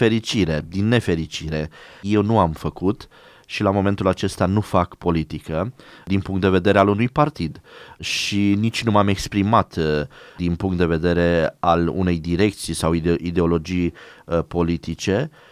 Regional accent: Orăștie, Hunedoara County, Romania; am continuat studiile la un liceu în Orăștie, de unde sunt eu.

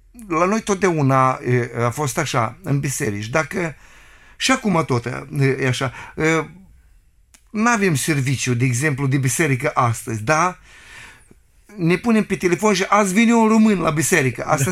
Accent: Ukraine; De la bun început, noi, la noi în Ucraina, suntem români, dar cu româna noastră e ca a noastră.

